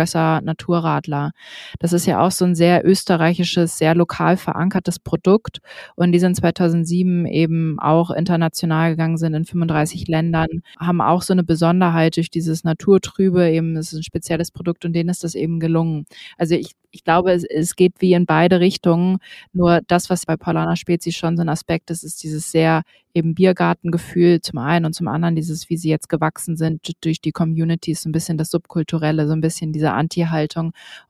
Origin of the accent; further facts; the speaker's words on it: Northern Germany, Germany; eigentlich sind wir ja so bayerische Getränke schon höchst suspekt als Norddeutsche